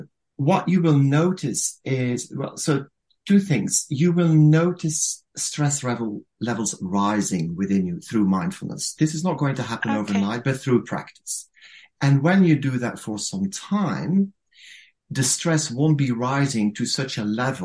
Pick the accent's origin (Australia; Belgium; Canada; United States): Belgium; now in Manchester, United Kingdom; I'm based, because I am from Belgium originally, but I've been based in Manchester for 20 years.